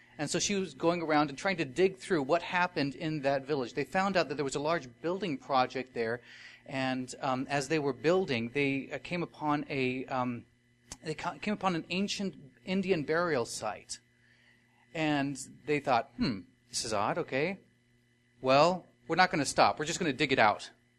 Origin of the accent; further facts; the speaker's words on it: Ecuador; I grew up in Ecuador